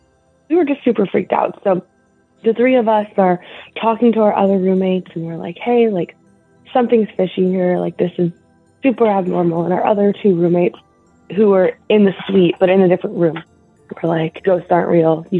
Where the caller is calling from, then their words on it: Washington, United States; I'm calling from Washington.